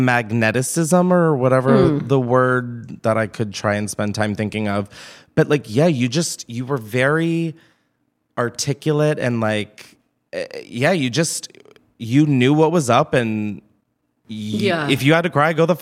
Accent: Delaware, United States; I'm from Delaware.

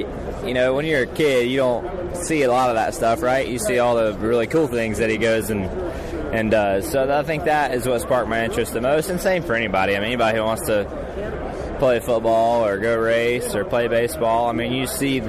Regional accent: Georgia, United States; I'm from Georgia here as well, so just a good fit.

